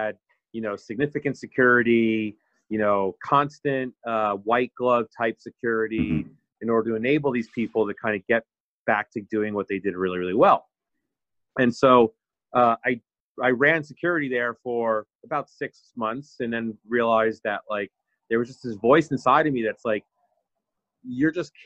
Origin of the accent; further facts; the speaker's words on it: Queens, New York, United States; So New York City native. I grew up in Queens, New York, which is as New York as you can get.